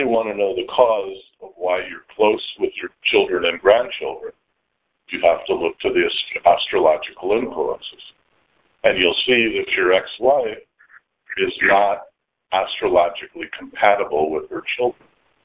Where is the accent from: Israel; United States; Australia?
United States; Los Angeles, California; born there; I was born in Los Angeles.